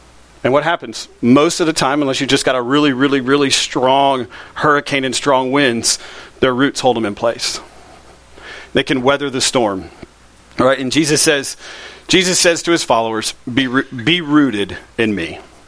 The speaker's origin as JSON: {"language": "English", "town": "Lakeland", "region": "Florida", "country": "United States", "tie": "born or raised there", "said": "as I mentioned before, I grew up in Lakeland."}